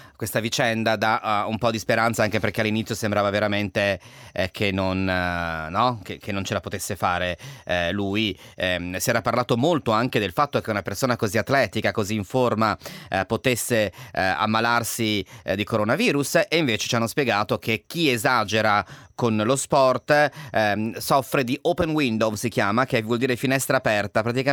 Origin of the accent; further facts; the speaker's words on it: Lombardy, Italy; io sono lombardo e vivo in Lombardia